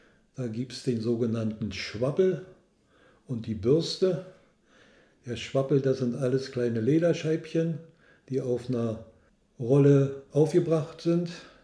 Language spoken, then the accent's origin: German; Prenzlau, Brandenburg, Germany; ich komme aus Prenzlau